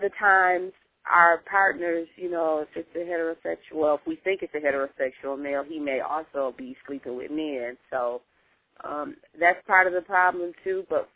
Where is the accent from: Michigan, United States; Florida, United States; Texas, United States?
Michigan, United States; Flint; now in Burton, United States; Yeah, I'm from Flint, but I live in Burton, and really that's just, you know, the next city over.